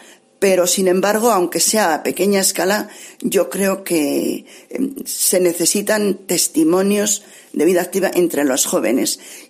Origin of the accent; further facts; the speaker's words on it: Palencia, Castile and León, Spain; había carmelitas descalzas en Palencia, soy de Palencia, el espíritu del Carmelo ya anidaba en mí desde jovencita